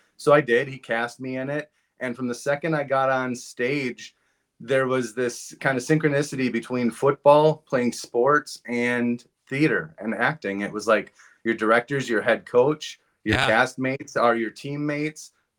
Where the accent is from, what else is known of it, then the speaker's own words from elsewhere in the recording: Marshfield, Wisconsin, United States; I mean, I'm originally from Marshfield, Wisconsin, so shout out to my hometown right away.